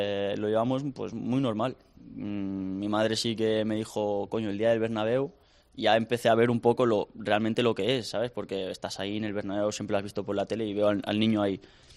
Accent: Sant Antoni de Vilamajor, Catalonia, Spain; Tiene razón. En San Antonio de la Mayo, en el Vilamayo.

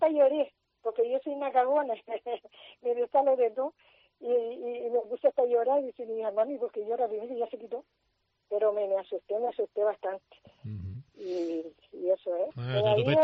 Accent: Agaete, Canary Islands, Spain; De Agaete mismo

